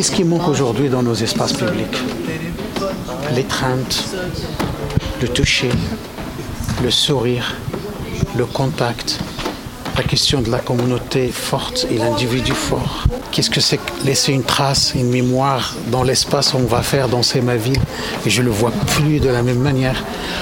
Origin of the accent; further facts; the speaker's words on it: Morocco; Moi, je suis marocain.